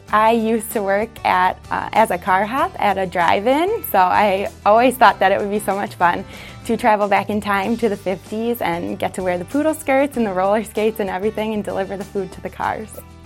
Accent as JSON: {"language": "English", "town": "Waseca", "region": "Minnesota", "country": "United States", "said": "I am from Waseca, Minnesota, and this is my rookie season."}